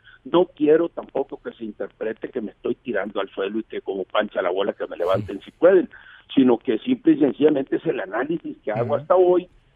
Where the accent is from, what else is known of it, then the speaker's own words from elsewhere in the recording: Culiacán, Sinaloa, Mexico; en el caso de Culiacán, mi tierra, es decir, donde nací, donde vivo, donde están mis intereses, donde vive mi familia y donde tengo comprado mi pedacito para que me entierren